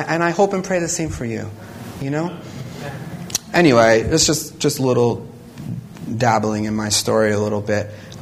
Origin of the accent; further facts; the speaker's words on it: New York, United States; if we were in my hometown of New York, I come across people, right?